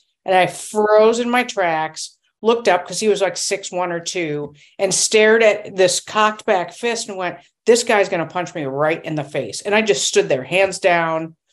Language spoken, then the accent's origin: English; California, United States; now in Minnesota, United States; originally from California, I went to college in Rhode Island.